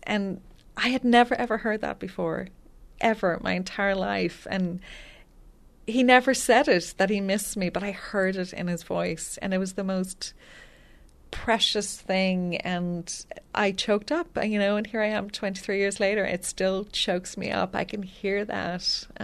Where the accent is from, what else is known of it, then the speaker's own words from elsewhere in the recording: Dublin, Leinster, Ireland; now in United States; I'm from North Dublin. I'm from a working-class family in a working-class neighborhood.